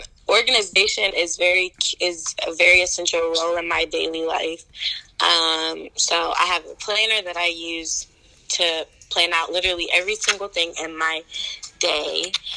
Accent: Columbus, Ohio, United States; I am from Columbus, Ohio.

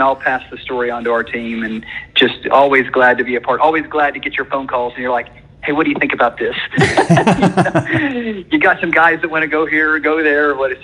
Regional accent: Lubbock, Texas, United States; I'm from Lubbock, Texas

